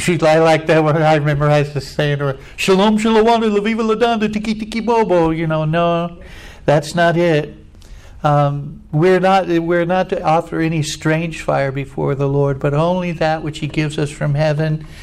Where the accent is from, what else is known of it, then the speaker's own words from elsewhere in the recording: Scotland, United Kingdom; I'm Scottish.